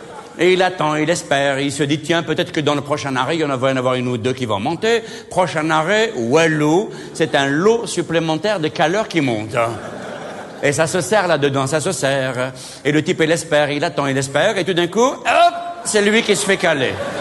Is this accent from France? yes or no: no; Algeria; Vous savez que chez nous en Algérie, les murs, c'est des centres culturels.